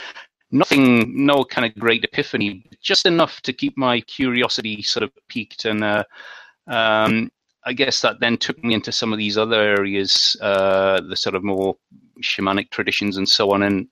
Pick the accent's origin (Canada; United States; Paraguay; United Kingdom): United Kingdom; North East England; I had a pretty average upbringing for the UK. I grew up in Northeast England, I guess, kind of working class background.